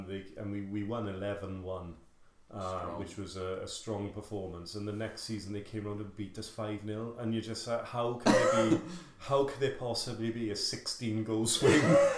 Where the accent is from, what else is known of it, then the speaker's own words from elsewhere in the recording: Merthyr Tydfil, Wales, United Kingdom; The misery of being Irish, I guess, and Catholic, and and then Merthyr on top.